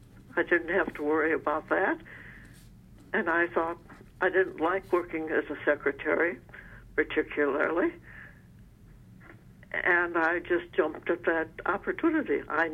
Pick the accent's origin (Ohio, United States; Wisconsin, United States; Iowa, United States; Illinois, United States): Wisconsin, United States; Kewaunee; born there; I was born in Kewaunee, Wisconsin, and went to both public and Catholic schools.